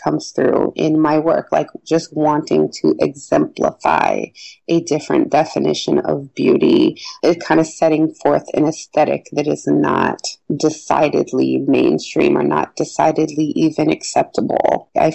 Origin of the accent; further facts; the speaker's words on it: Denver, Colorado, United States; And I think it also has to do with growing up in Denver and not really having the sort of role models or iconic women that I think younger girls have now to kind of look up